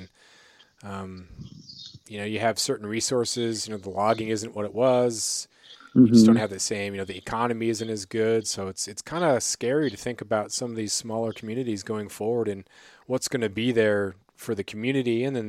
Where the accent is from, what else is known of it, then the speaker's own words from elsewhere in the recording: Klawock, Alaska, United States; When I grew up in Klawak, and my graduating class had 16 kids in it